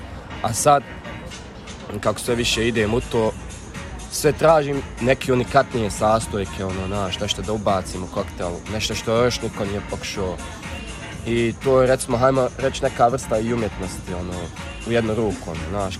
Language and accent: Bosnian; Visoko, Federation of Bosnia and Herzegovina, Bosnia & Herzegovina; Pa vidi, ja iz Visokog, ja dolazim iz Visokog i mi tamo pojam koktel nismo čuli.